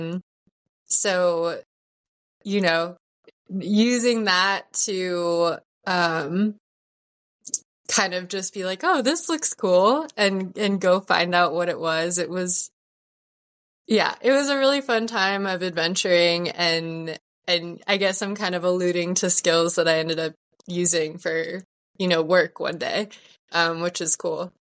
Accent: Anaheim, California, United States; what I had experienced growing up in Anaheim, where people, I think, kind of, you know, always had their guard up.

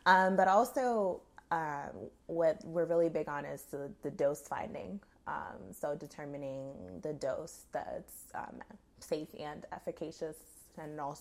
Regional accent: Boston, Massachusetts, United States; So I'm from Boston, but funny enough, I was originally born here while my father was working at the FDA.

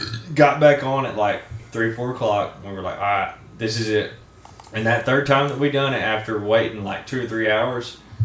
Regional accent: Ireland; I might just be a rebel at heart. I mean, probably that's why I'm Irish, dude.

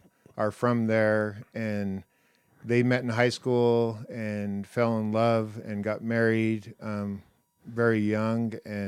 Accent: Price, Utah, United States; growing up in Price, I loved to play baseball. I'm from a family of 5 kids. I'm the second in line, and was born there, and had a great childhood

